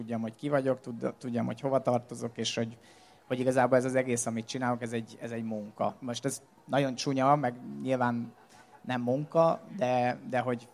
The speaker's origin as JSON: {"language": "Hungarian", "town": "Monor", "region": "Pest", "country": "Hungary", "also_born_or_lived": "Budapest", "said": "hogy monori vagyok, egy ilyen 15 évre felköltöztem Budapestre, amikor a főiskolát kezdtem, meg amikor a zenei karrier beindult, és aztán megismerkedtem a feleségemmel, és aztán visszaköltöztünk monóra"}